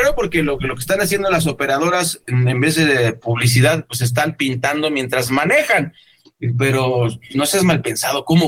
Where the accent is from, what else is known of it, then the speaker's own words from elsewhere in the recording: Mexico; Somos mexicanos, señor presidente, no somos de Dinamarca